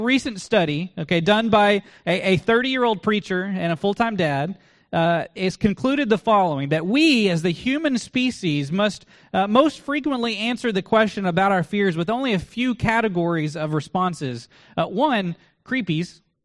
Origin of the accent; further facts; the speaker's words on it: Burleson, Texas, United States; This is from my hometown of Burleson.